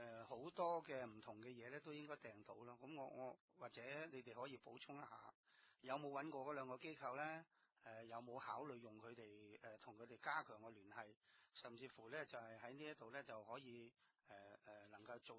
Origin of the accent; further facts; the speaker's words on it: China; 如果係佢哋嗰個面對嘅困難比我哋中國人嘅家庭或者喺國內嚟嘅家庭咧